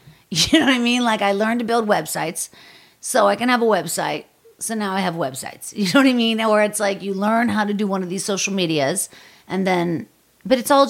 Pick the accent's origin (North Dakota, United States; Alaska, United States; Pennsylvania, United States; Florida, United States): Pennsylvania, United States; Pittsburgh; Because being from Pittsburgh, growing up on the Steelers, like, these were gods.